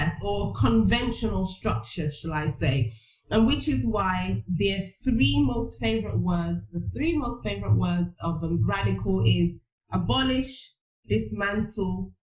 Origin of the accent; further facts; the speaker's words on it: Nigeria; I was born in Nigeria, obviously, and one of the biggest differences I see is this appreciation for authority in Nigeria.